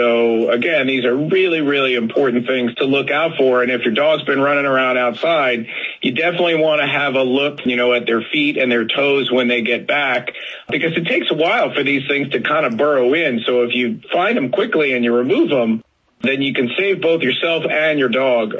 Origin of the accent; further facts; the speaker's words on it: Florida, United States; moved away; Like, I grew up in Florida, and then I moved to California, so porcupines is not a thing I've ever really had experience with.